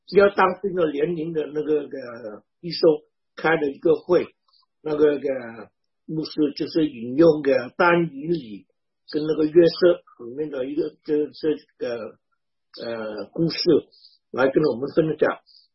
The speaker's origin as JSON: {"language": "Chinese", "country": "Vietnam", "tie": "born or raised there", "said": "我小的时候我爸爸常跟我说，我们中国人在越南这个地方不能做什么事情让中国人丢脸。"}